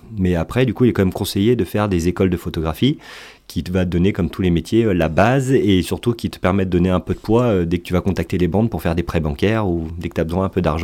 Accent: Aubenas, Auvergne-Rhône-Alpes, France; je suis revenu là où j'ai toujours été amoureux de ma région, c'est l'Aubenas, donc c'est l'Ardèche, que je suis originaire du pont d'Aubenas.

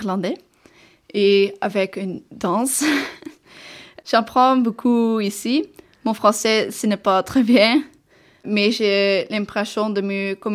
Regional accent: Belgium; Je suis belge, j'ai 17 ans et j'aime lire, peinture et musique.

